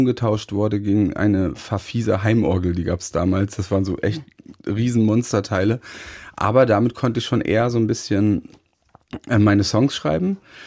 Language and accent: German; Goslar, Lower Saxony, Germany; Ich bin ja in Goslar aufgewachsen und Goslar liegt sozusagen vorm Harz.